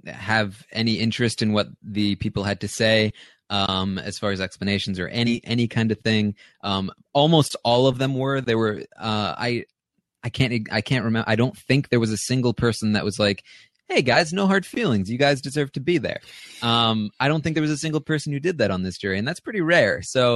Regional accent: Maine, United States; I was from Maine.

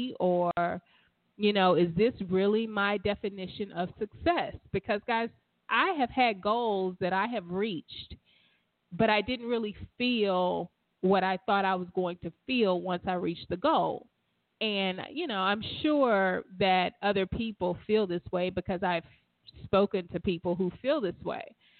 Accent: the South, United States; You know, when I was growing up in the South, my parents and just aunts, uncles, you know, what I gathered was their definition of success was you get a decent job.

